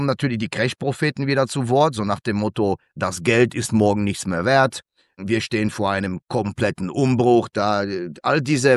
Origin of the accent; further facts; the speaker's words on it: Germany; now in Switzerland; ich bin Deutscher, das wissen Sie.